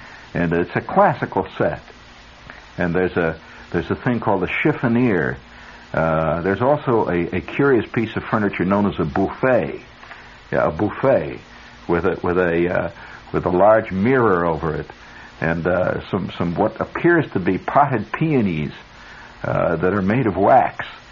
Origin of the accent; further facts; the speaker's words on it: Indiana, United States; considering the fact I come from Indiana.